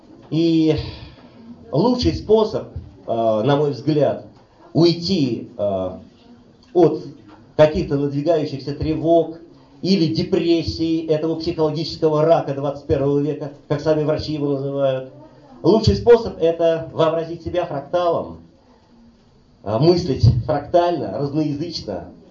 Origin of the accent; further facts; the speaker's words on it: Moscow, Russia; Я сам, в общем-то, из этих краев, как говорят белорусы, тутейший. Родился я и до сих пор живу здесь, считайте, через речку, в Николо-Переверинской слободе. Ныне это Люблино Печатники. Вот. Один из самых сталкерских районов Москвы.